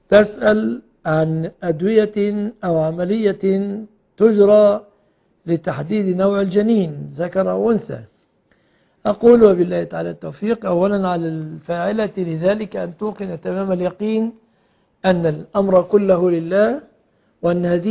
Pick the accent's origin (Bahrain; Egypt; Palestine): Egypt; عندنا في مصر